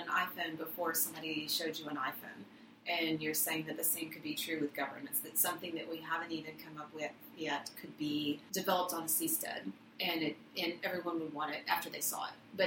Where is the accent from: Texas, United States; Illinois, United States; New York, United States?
Texas, United States; Just look at the difference between your state of California and my home state of Texas.